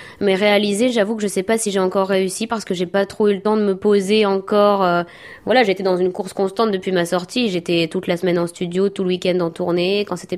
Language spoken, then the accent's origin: French; Hauts-de-France, France; comme je viens du Nord, il y a un truc en plus.